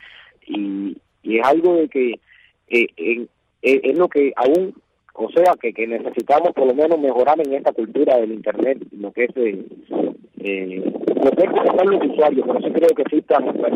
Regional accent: Cuba; como cubanos al fin

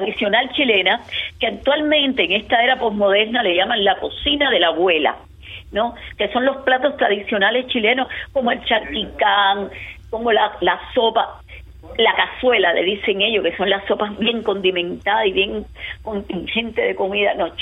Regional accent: Havana, Cuba; accent: Cuban; Yo soy cubana y me muero siendo cubana. Y de Jesús María, la parte más auténtica de La Habana Vieja.

